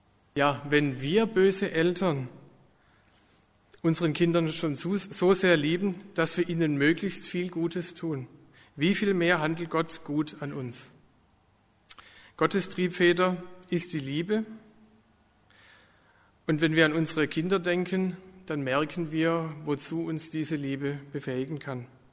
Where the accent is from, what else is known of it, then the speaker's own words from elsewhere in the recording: Baden-Württemberg, Germany; wir sind aus der Nähe von Heilbronn